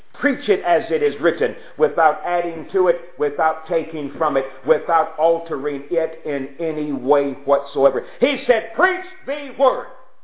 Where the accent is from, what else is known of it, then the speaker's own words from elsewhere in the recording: Pulaski, Tennessee, United States; I was taught back home, my hometown is Pulaski, Tennessee, and I was taught that I was genetically engineered to eat it.